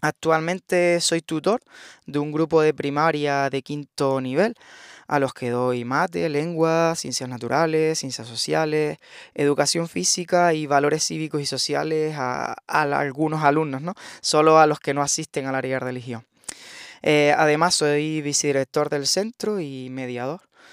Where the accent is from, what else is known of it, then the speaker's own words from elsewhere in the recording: Canary Islands, Spain; Mi pueblo es un lugar tranquilo que tiene algo más de 12.000 habitantes y es famoso por la belleza de su calle real y sus balcones. Además tiene la iglesia del Pino y las fiestas en honor a la Virgen, que es la patrona de Canarias.